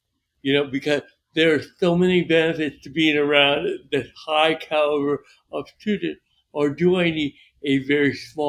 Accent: New York, United States; moved away; also born or lived in Florida; I was from New York, moved to Florida.

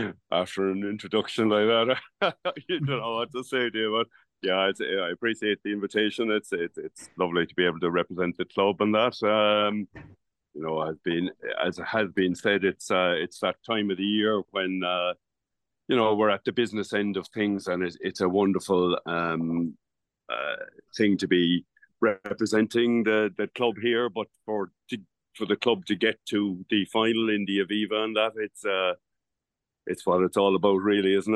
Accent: Ireland; I think as Irish people collectively, we've been appreciative of the good weather we've had recently

